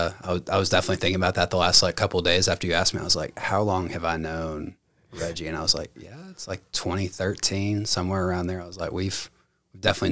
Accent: Kentucky, United States; born there; So I was born in Kentucky.

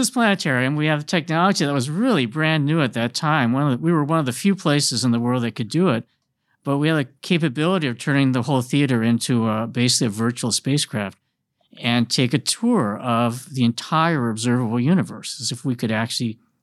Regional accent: California, United States; I'm from California too.

